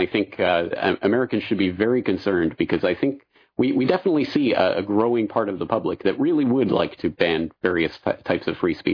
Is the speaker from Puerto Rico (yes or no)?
no; Canada; But I'm Canadian, and in Canada, there are hate speech laws.